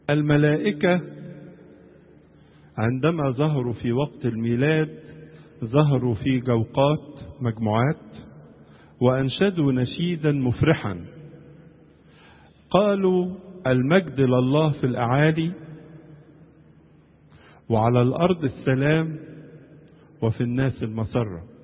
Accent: Egypt; نصلي من أجل بلادنا مصر، نصلي من أجل كل شعبها

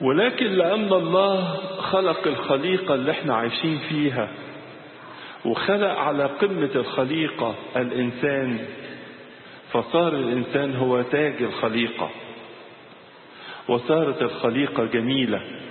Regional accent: Egypt; وكنيسة مصر كنيسة صامدة وكنيسة مستقلة، وده فخر لينا كمصريين، وأيضا فخر لمصر كبلد

